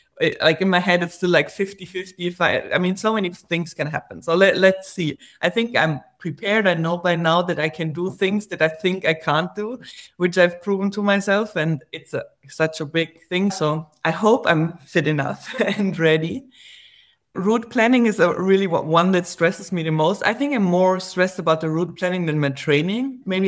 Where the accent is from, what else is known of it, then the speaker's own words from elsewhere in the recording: Germany; now in Austria; I'm from Germany, but I'm living in Austria.